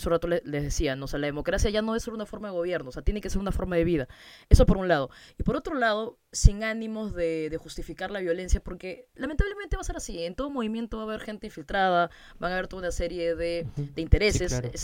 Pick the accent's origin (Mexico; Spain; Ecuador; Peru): Peru; como historiador y también como ciudadana y como peruana